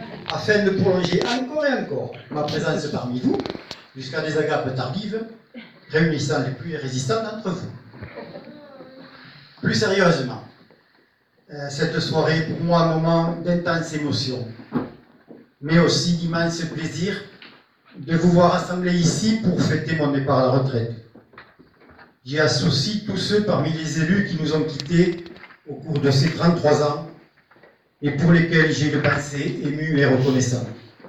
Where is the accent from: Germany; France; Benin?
France; Brassac; mon retour professionnel dans mon village natal